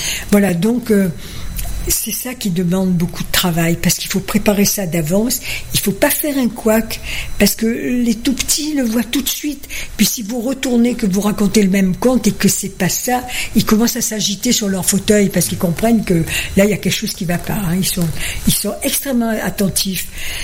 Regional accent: Corsica, France; Chez nous, en Corse, quand on veut aller chez quelqu'un d'important, on lui fait honneur en s'habillant

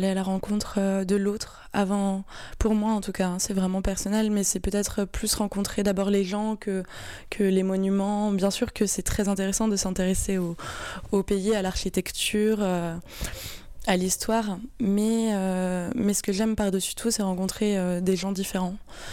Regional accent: France; en tant que Français en plus, on est très très privilégiés

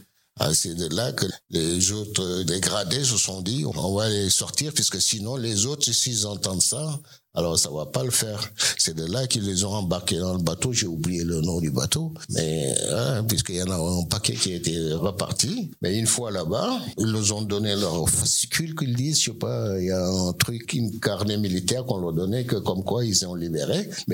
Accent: Senegal; en tant que Sénégalais, on se sent concerné

